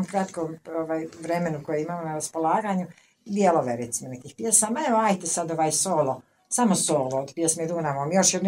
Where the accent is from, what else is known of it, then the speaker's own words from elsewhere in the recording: Banja Luka, Republika Srpska, Bosnia & Herzegovina; Uglavnom mi uzmamo to kod nas u Banja Luci